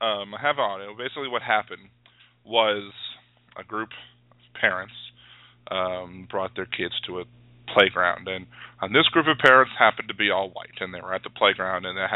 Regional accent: Maryland, United States; well, I guess technically I'm from the South because Maryland's below the Mason-Dixon line. But, you know, I wasn't raised in the Deep South.

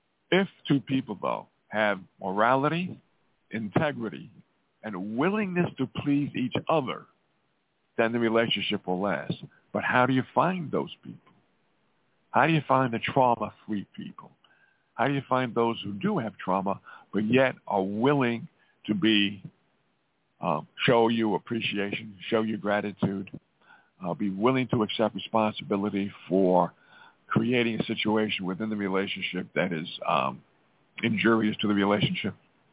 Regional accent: Montana, United States

